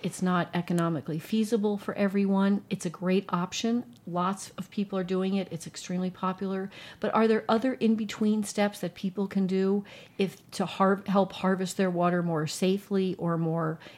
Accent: New Jersey, United States; now in Arizona, United States; And I'm from New Jersey, and it was like, this is not happening for me.

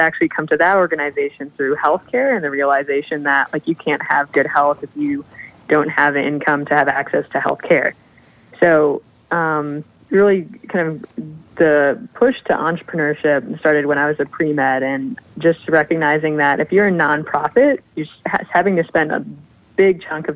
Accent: Rochester, Minnesota, United States; I grew up in Rochester, Minnesota. So that's the hometown of the Mayo Clinic, which means that like 35% of my hometown is like, you know, a doctor or a nurse or otherwise employed at the Mayo Clinic.

